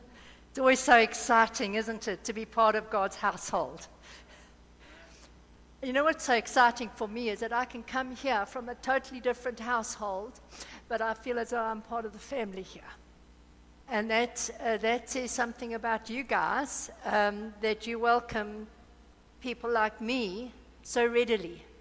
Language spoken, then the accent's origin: English; KwaZulu-Natal, South Africa; so I'm from Belito. I grew up on the KZN coast